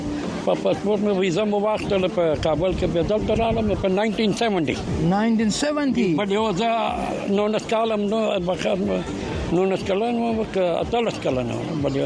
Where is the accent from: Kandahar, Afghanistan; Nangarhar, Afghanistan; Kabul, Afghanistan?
Kandahar, Afghanistan; born there; زه په کندهار کې پیدا شوم په کابل بازار کې مشرقي لیسم او مشرقي مکتب ته لاړم